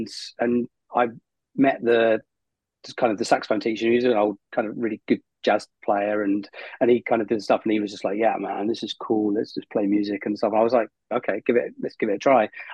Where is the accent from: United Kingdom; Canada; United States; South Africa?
United Kingdom; South West England; Thing is, I was brought up in Devon, so Exeter City is my team.